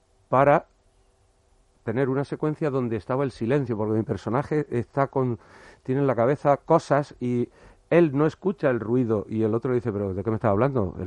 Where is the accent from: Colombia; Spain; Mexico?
Spain; Jaén, Andalusia; now in Madrid, Spain; yo soy de Jaén